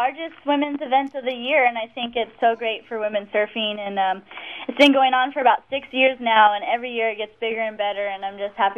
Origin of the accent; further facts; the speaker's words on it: Kauai, Hawaii, United States; I think, well, growing up on Kauai, I've been surrounded by such awesome surfers like the Irons Brothers and Keala Kenley and Rochelle